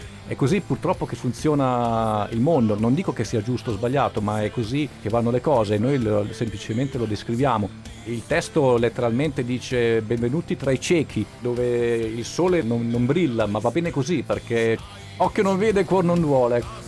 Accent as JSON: {"language": "Italian", "region": "Lucerne", "country": "Switzerland", "tie": "born or raised there", "said": "che sono nato a Lucerna, sono cresciuto lì, ho fatto le scuole a Lucerna, sono cresciuto lì."}